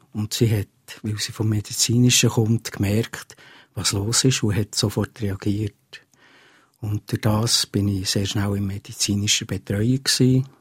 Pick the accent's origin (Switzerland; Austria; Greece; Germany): Switzerland; Oberhofen, Bern; Ich bin in der Gegend von Thun aufgewachsen, gebürtiger Oberhofner. Und in Uetendorf in die Schule gegangen.